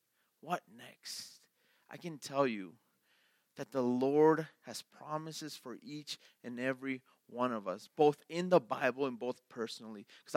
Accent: Chicago, Illinois, United States; because I grew up in Chicago. I grew up my whole life there, and I knew where I was going.

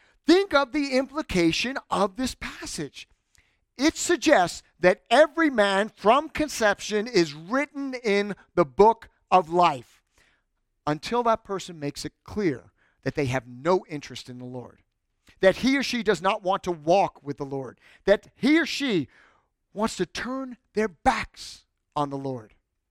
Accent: New York, United States; I lived in, born and raised in New York.

